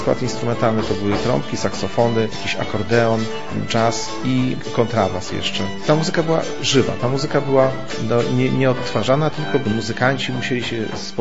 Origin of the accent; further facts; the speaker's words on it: Lublin, Lublin Voivodeship, Poland; Ja pochodzę z Lublina, ale moja mama się urodziła w dawnym województwie zamojskim, we wsi Borówek, to jest koło Żółkiewki.